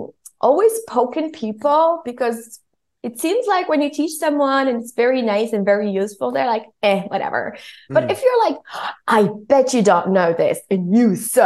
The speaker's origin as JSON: {"language": "English", "country": "Tunisia", "tie": "born or raised there", "said": "because like I was born and raised in Tunisia, and I was in South Africa"}